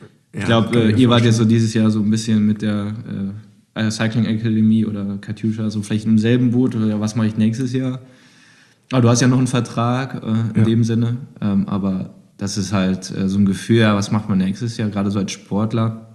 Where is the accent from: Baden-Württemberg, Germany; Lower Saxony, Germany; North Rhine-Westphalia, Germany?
North Rhine-Westphalia, Germany; Düsseldorf; da als Düsseldorfer das Bergtrikot da zu holen